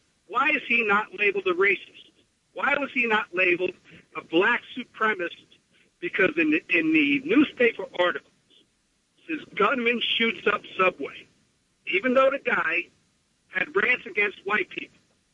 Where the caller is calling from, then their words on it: New York, United States; from New York.